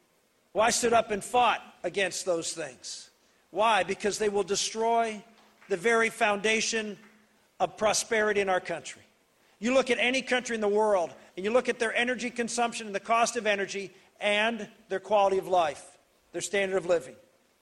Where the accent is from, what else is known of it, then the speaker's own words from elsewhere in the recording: Pennsylvania, United States; Now, I come from Pennsylvania. We're doing a little bit of that in Pennsylvania, thank God.